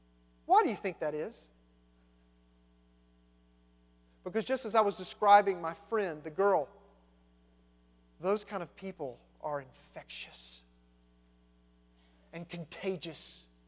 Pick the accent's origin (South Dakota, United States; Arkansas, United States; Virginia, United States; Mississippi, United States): Arkansas, United States; Little Rock; I love going home. My hometown. I love going to Little Rock.